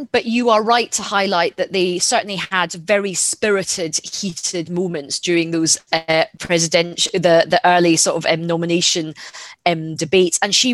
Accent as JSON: {"language": "English", "town": "Glasgow", "region": "Scotland", "country": "United Kingdom", "said": "You know, I'm a Glaswegian, I'm pretty feisty, I can handle myself."}